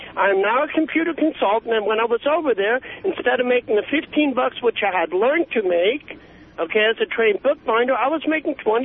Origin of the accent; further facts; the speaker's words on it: Germany; Well, I grew up in Germany.